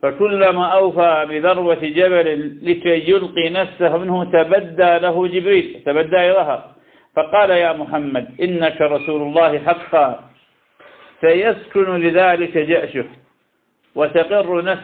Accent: Ramadi, Al Anbar, Iraq; كان شاب عندنا في الرمادي مسرف جدا بالسيئات

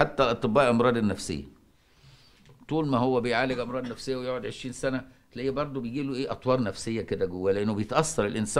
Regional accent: Cairo, Cairo Governorate, Egypt; انا ما نشاتش في الارياف، اتولدت في القاهره وطول عمري عايش في القاهره، لكن ابويا نشا في الارياف في بلد في المنوفيه

